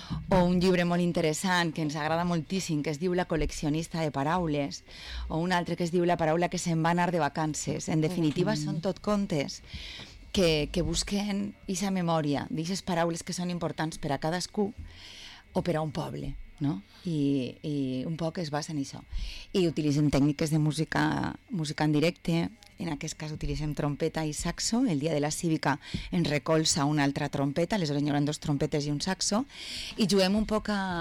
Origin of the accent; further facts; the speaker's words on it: Benicàssim, Valencian Community, Spain; Jo sóc de Benicàssim, encara que porte més anys vivint així ja que en Benicàssim